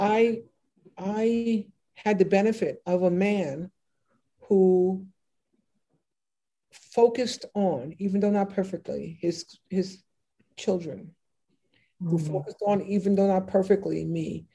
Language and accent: English; United States; It's like, he's from Bermuda. I'm from America.